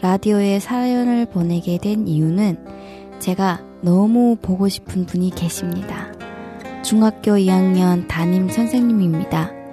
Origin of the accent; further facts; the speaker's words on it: Hoeryong, North Hamgyong, North Korea; moved away as an adult; now in South Korea; 저는 함경북도 해령에서 온 45살 … 탈북한 지는 15년 됐습니다. 현재 한국에서는 두 아이를 낳고 잘 살고 있습니다.